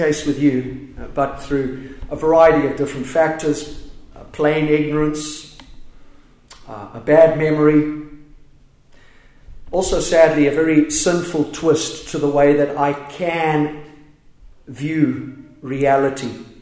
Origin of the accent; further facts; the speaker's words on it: Zimbabwe; born there; also born or lived in Southern Africa; You can tell I'm an Antipodean. I'm actually Southern African. Not South African, I was born in Zimbabwe.